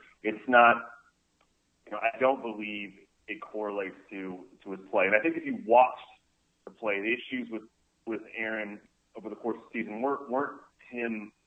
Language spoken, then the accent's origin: English; California, United States; You know, I grew up in California, so I went to Hawaii when I was 18 for the first time on a little family vacation.